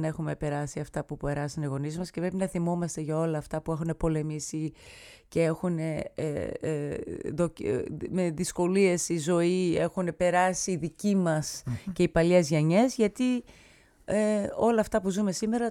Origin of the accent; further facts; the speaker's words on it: New York City, New York, United States; Εγώ είμαι Ελληνίδα που γεννήθηκα και μεγάλωσα στη Νέα Υόρκη.